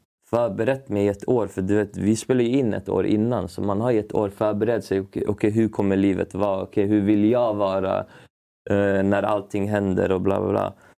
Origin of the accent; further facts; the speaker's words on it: Uppsala, Uppsala County, Sweden; så jag är uppväxt i Gränby i Uppsala, som gärna är en förort, men inte såhär Stockholms förort. Det är typ 5 minuter från stan.